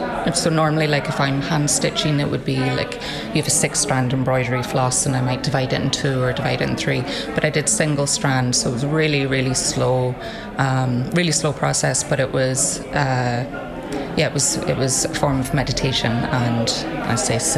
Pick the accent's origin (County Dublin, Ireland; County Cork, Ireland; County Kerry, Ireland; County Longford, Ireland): County Kerry, Ireland; Ballybunion; I'm from Ballybunion.